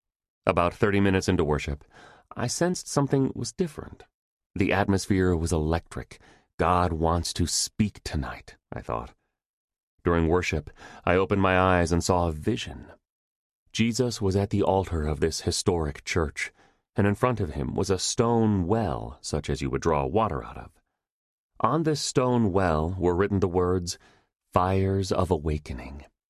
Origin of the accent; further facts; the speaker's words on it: Connecticut, United States; Being born and raised in Connecticut, you cannot help but have a thirst for awakening.